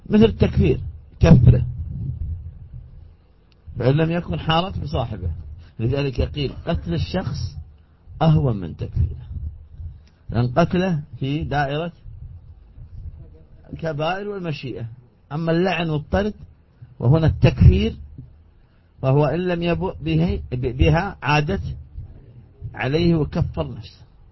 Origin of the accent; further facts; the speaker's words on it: Saudi Arabia; هذه كلمة عامية عندنا في السعودية، طلبتهم يعني دعائهم